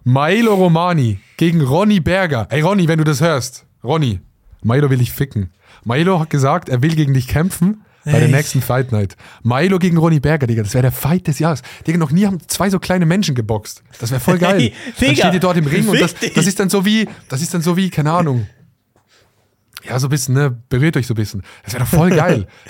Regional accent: Switzerland; Ich muss ja als Schweizer, ne? Muss ich so ein bisschen representen.

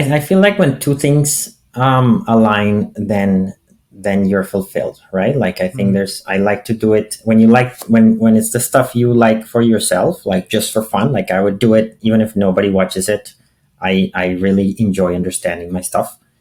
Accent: Colombia; English is a second language; now in Canada; I'm from Colombia originally, but I live in Canada. We've been trying to escape the winters, and I go there for for a couple of months a year

